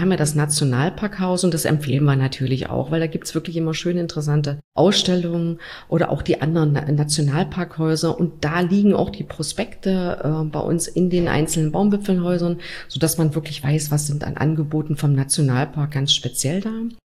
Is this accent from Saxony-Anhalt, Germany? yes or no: yes; Saxony-Anhalt, Germany; obwohl ich Sachsen-Anhaltinerin bin, aber ich bin nicht in Ilsenburg geboren oder in Wernigerode, ist das für mich meine Heimat. Und ich habe vor vielen Jahren, als ich in den Harz gezogen bin